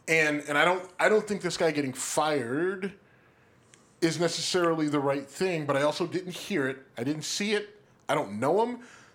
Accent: Youngstown, Ohio, United States; I grew up in Youngstown, Ohio. Trust me. I still hear colored a lot.

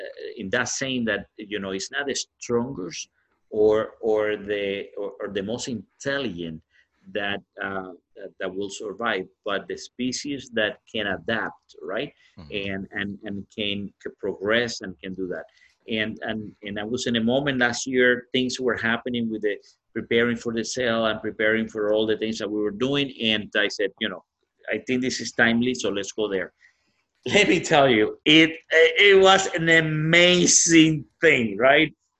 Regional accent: Cuba; English is a second language; now in United States; And my life has been like adapting. I came from Cuba. I came in, you know, music, healthcare, now cigars.

